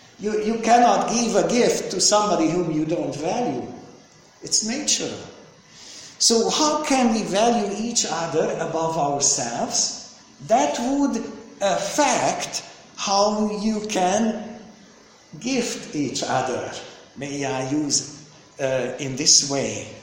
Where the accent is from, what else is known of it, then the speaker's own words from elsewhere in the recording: Romania; So that's why I came from Romania, because the churches there are dependable on your church here